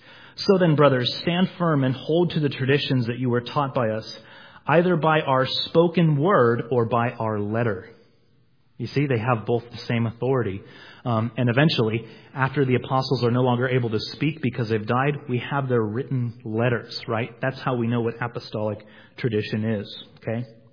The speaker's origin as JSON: {"language": "English", "town": "Redlands", "region": "California", "country": "United States", "tie": "born or raised there", "said": "He's actually from my hometown of Redlands."}